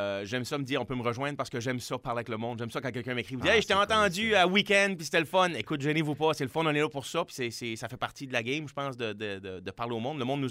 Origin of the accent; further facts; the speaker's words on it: Quebec, Canada; je suis un gars originaire de la Gaspésie